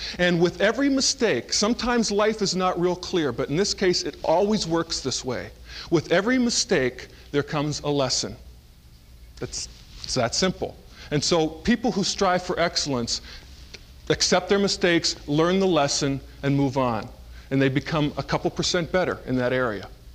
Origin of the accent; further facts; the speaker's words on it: Edinboro, Pennsylvania, United States; I mean, don't they know I'm … from Edinburgh, Pennsylvania?